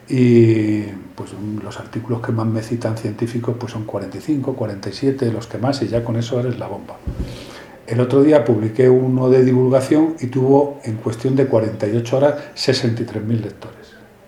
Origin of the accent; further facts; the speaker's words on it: Spain; Yo esas las veía de niño en España